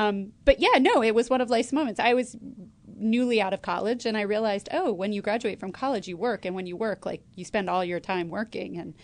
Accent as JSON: {"language": "English", "region": "Connecticut", "country": "United States", "tie": "born or raised there", "said": "Like, I grew up in Connecticut and went to the supermarket and there was like cheddar and sharp cheddar and mild cheddar."}